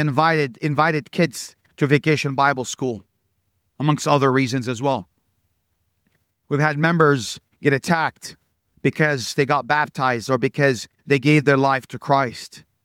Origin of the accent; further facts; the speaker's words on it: Bethlehem, West Bank, Palestine; also born or lived in Jerusalem; That's where I'm from. I was born in Jerusalem. I grew up in the birth city of Jesus Christ, the city of Bethlehem.